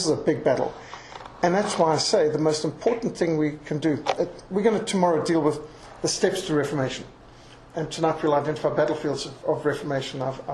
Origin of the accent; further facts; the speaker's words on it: Zimbabwe; Zimbabwe, my country where I grew up in Rhodesia